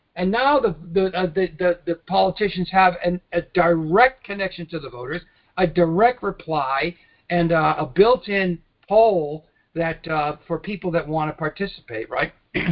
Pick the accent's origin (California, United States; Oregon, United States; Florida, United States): Florida, United States; Oh, hi. I'm from Florida. I live in the Panhandle.